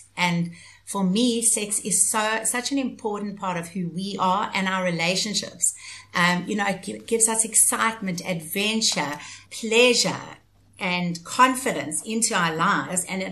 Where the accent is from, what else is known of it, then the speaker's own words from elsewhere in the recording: Johannesburg, Gauteng, South Africa; now in Cape Town, South Africa; I live in Cape Town, which I absolutely love. I was originally from Joburg and I still love Joburg.